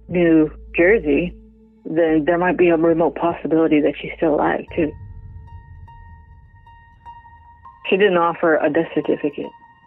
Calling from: North Bay, Ontario, Canada; I'm calling from North Bay, Ontario, Canada.

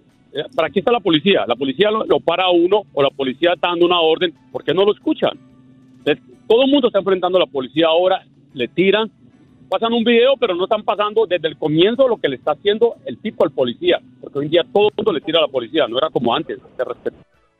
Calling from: New Jersey, United States; De New Jersey.

